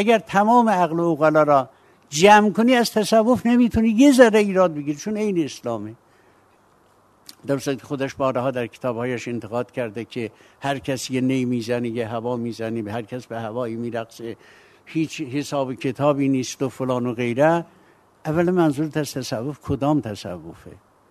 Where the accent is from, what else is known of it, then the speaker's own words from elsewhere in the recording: Kurdistan, Iran; و از قضا اون ولایت ما کردستان، مشایخ نقشبندی و قادرینا می آمدن، پدر بزرگ من، پدرم مرده بود، پدر بزرگ من، من 4-5 سال داشتم، برای من یکی از اون مشایخ دعای معرفت گرفته بود.